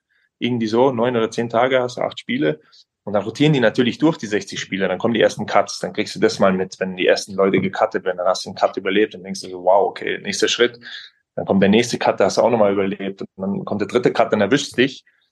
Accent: Gelting, Schleswig-Holstein, Germany; also born or lived in Düsseldorf; Also von kleinen Gelting mit 1500 Einwohnern, wo ich aufgewachsen bin, dann erstmal nach Düsseldorf

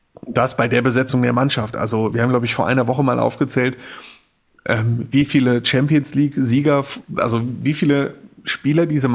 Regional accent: North Rhine-Westphalia, Germany; vielleicht ist das so bei uns im Ruhrpott

